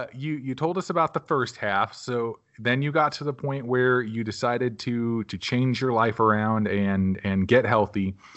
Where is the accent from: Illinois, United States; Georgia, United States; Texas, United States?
Illinois, United States; now in St. Louis, United States; Living in St. Louis and growing up in the Southern Illinois area, you know, we were always Cardinals fans.